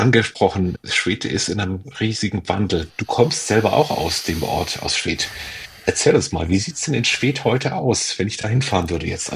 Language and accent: German; Stuttgart, Baden-Württemberg, Germany; Aber ich komme aus Stuttgart zum Beispiel.